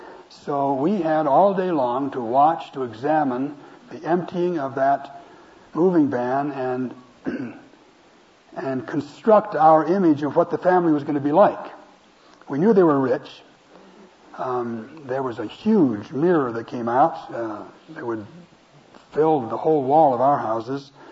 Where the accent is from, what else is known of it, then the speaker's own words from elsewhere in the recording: Montana, United States; In the little town I grew up in Montana, nobody used moving vans.